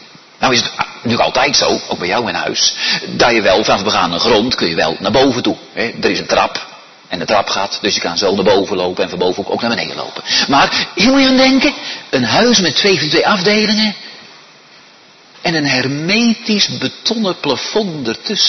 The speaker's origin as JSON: {"language": "Dutch", "country": "Netherlands", "tie": "born or raised there", "said": "in Nederland woon en geboren ben, kan ik geen Spaans paspoort krijgen, want ik ben geen Spanjaard."}